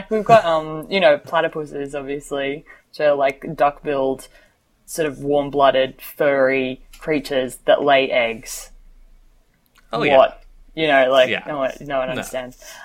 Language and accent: English; Australia; because I'm Australian